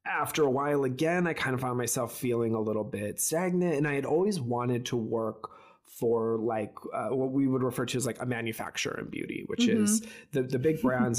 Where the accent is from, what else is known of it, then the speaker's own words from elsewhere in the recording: Michigan, United States; So I grew up in Michigan. I grew up in rural Michigan.